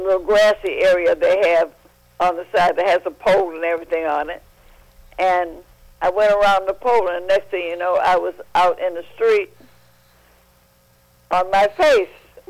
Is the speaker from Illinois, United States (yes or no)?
yes; Chicago, Illinois, United States; also born or lived in Detroit; I've had high blood pressure practically all my life from the stresses when I was growing up in Chicago and the stresses in Detroit.